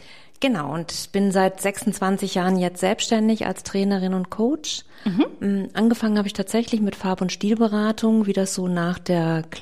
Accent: Kassel, Hesse, Germany; now in Allgäu, Germany; Ich komme tatsächlich ursprünglich aus Kassel, also jetzt mal rein geografisch, bin dann insgesamt 13 Mal umgezogen und das letzte Mal tatsächlich, oder die letzten 2-3 Mal innerhalb vom Allgäu.

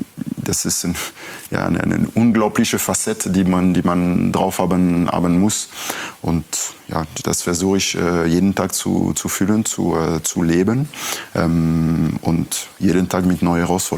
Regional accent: Strasbourg, Grand Est, France; German is a second language; Racing Straßburg, das ist mein Heimatverein, das ist meine Stadt, wo ich aufgewachsen bin

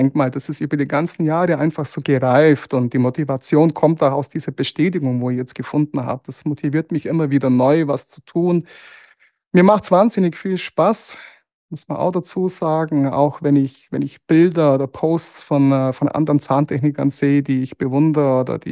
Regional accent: Augsburg, Bavaria, Germany; Ja, erstmal als Augsburger, natürlich geht man zu seinem lokalen Team.

